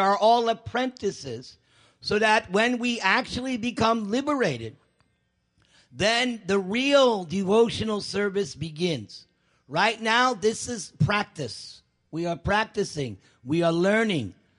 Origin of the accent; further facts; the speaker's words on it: New York, United States; As we say, because I'm from New York, you got to walk the walk and talk the talk.